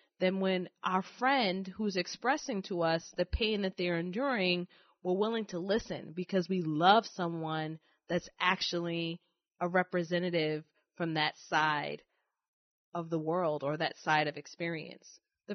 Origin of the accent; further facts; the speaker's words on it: New York City, New York, United States; She's from the Midwest, and I'm from New York City.